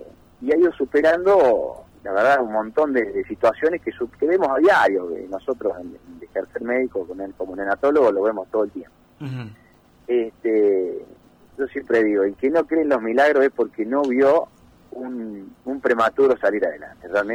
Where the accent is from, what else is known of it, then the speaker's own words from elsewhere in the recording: Marcos Juárez, Córdoba, Argentina; moved away as an adult; now in Villa María, Argentina; No, yo soy oriundo de Marcos Juárez.